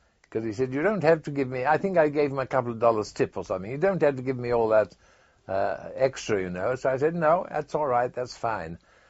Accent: England, United Kingdom; accent: English; I always tried not to talk on the ship because of my English accent sticks out like a sore thumb.

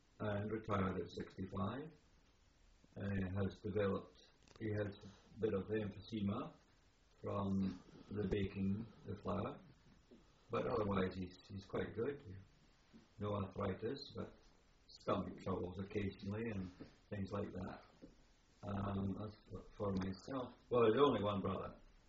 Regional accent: Scotland, United Kingdom; born there; I was born in Bertram, 1921, on the 9th of January.

